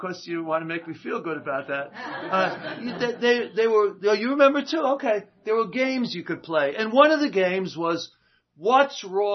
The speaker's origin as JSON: {"language": "English", "country": "United States", "tie": "born or raised there", "said": "I remember growing up in America."}